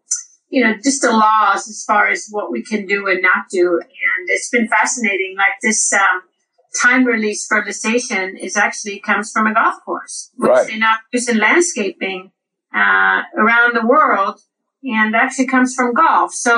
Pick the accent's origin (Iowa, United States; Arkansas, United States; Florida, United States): Florida, United States; Orlando; the tournament was in my hometown, Orlando, and I really didn't want to miss it.